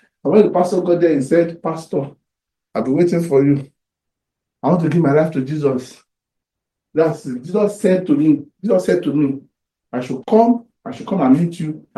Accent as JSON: {"language": "English", "region": "Southwest Nigeria", "country": "Nigeria", "tie": "born or raised there", "said": "I grew up in Yoruba land"}